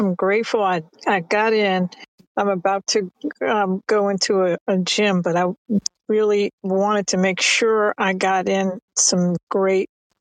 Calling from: New Jersey, United States; I'm calling from New Jersey.

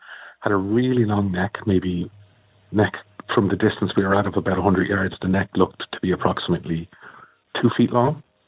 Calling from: Dublin, Leinster, Ireland; I'm calling from Dublin in Ireland.

